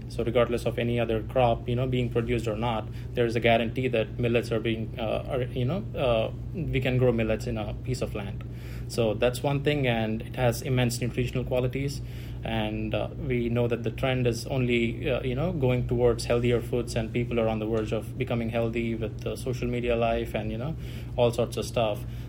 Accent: Martinsburg, West Virginia, United States; My major is business administration with a minor in entrepreneurship. I'm from Martinsburg, West Virginia.

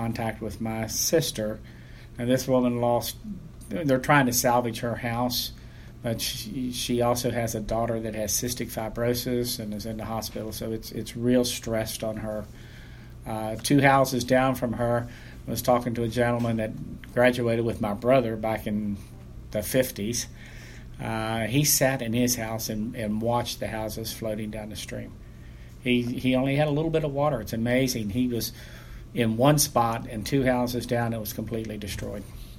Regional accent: White Sulphur Springs, West Virginia, United States; Well, White Sulphur Springs is my hometown, and knowing some of the folks that are still there, I felt that I wanted to help them out if they were involved in the disaster area.

